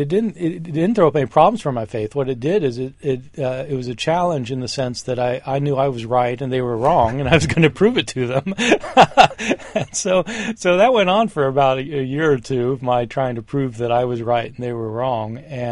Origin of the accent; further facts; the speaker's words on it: Kansas, United States; Yeah, so I was raised in the Midwest of America, in Kansas, and was raised in the Episcopal Church